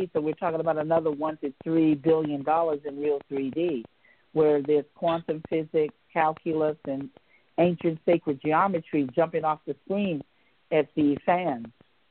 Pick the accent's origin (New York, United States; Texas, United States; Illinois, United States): New York, United States; New York City; from New York City. I'm a New Yorker.